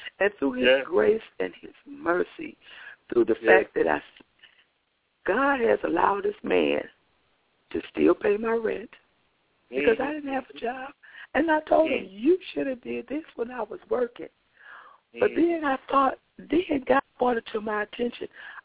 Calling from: Milwaukee, Wisconsin, United States; I'm calling from Milwaukee, Wisconsin.

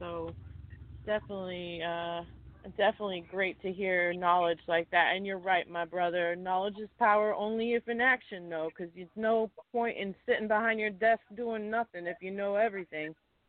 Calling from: Massachusetts, United States; I'm calling from Massachusetts.

